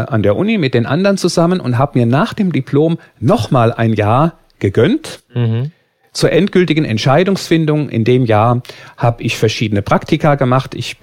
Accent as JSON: {"language": "German", "town": "Bingerbrück", "region": "Rhineland-Palatinate", "country": "Germany", "tie": "born or raised there", "said": "Ich bin da zum ersten Mal in den Weihnachtsferien jeden Tag bei uns zu Hause in Bingerbrück"}